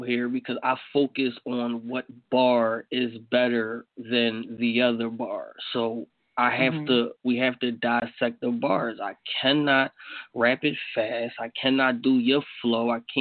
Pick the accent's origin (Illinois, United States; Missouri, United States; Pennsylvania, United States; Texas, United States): Pennsylvania, United States; Philadelphia; but I am from Philadelphia, and we having a platform. I do like to bring shit back to the city